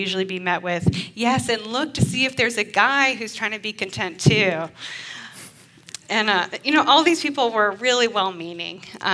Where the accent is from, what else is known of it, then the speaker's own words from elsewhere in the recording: Alabama, United States; moved away as an adult; I moved here from Alabama when I was 27. And in the South, usually people get married a lot earlier than they do out here.